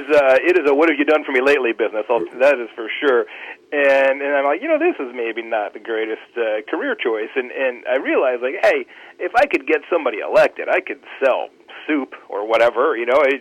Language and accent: English; Arizona, United States; now in Indiana, United States; I'm originally from Arizona. I live in Indiana now.